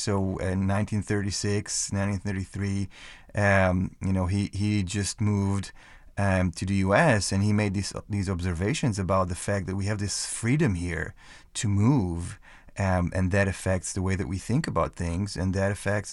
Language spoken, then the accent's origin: English; Israel; English is a second language; now in Lawrence, United States; You know, I grew up in Israel and, I went to the same school, same class, same teacher for most of my school.